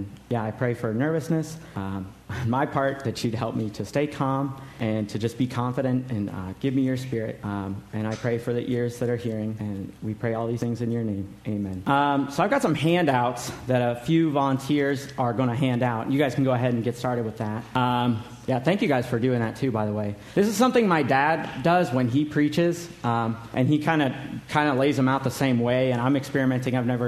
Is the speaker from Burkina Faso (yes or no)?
yes; Burkina Faso; also born or lived in Niger; I'm an MK. Pastor Tim already mentioned I grew up in Africa in two countries called Burkina Faso and later to Niger.